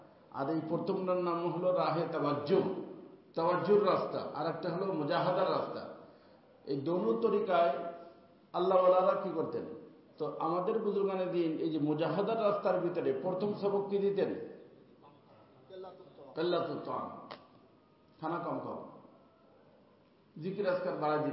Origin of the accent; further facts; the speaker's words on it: Faridpur, Dhaka Division, Bangladesh; ওই আমাদের গ্রাম্য ভাষাটার কথা বলে আমার বাড়ি ফরিদপুর, বুঝছেন?